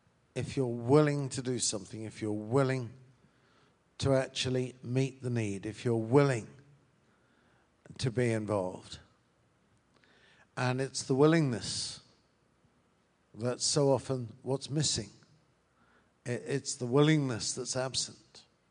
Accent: United Kingdom; Now, I'm British, I appreciate that.

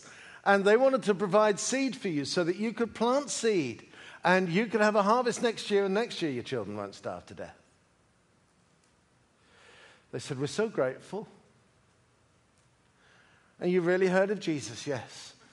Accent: United Kingdom; I'm a Brit, so I know far more about this than any American does.

